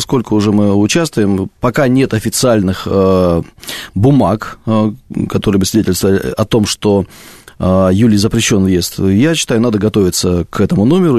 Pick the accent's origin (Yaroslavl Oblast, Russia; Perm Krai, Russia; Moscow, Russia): Moscow, Russia; говоря, что я из Москвы и что я россиянин.